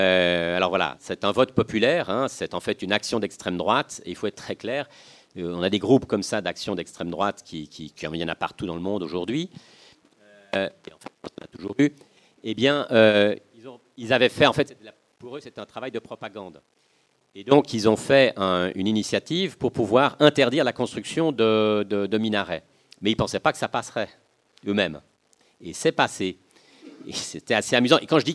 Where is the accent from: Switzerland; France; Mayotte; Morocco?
Switzerland; l'agriculture chez nous en Suisse, c'est très important. Ça fait partie des valeurs fondamentales du pays.